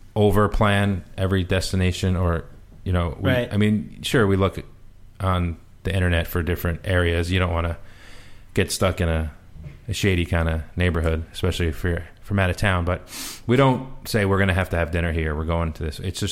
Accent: New York, United States; now in Massachusetts, United States; where I grew up in New York, and now I lived in Massachusetts, sort of trained to not want to like California.

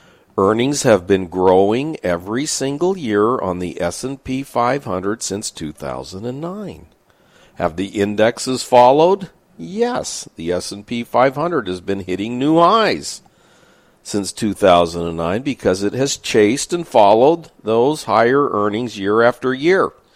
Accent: San Diego, California, United States; I read some articles about my hometown of San Diego.

